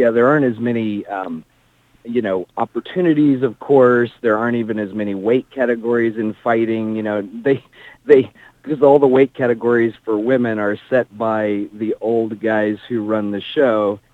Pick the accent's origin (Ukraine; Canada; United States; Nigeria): United States; Deep South; even though I came from the Deep South and went to a Southern Baptist high school and college.